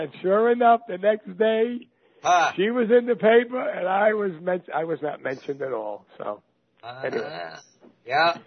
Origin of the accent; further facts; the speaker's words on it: Brooklyn, New York, United States; So I'm from Brooklyn, New York.